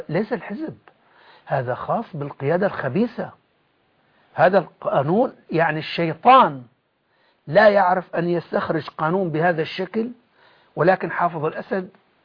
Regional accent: Idlib Governorate, Syria; moved away as an adult; أنا كنت عضو قيادة شعبة والتمست الأعذار حتى هربت من سوريا.

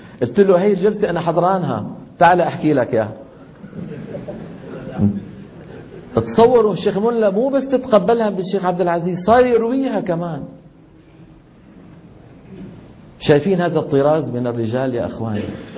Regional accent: Damascus, Damascus Governorate, Syria; لما ينزل إلى دمشق اللي هي مدينتي أنا

